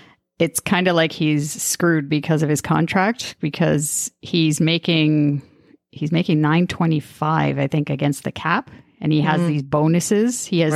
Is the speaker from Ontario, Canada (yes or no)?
yes; Toronto, Ontario, Canada; I mean, he's from Scarborough, yay, my hometown too.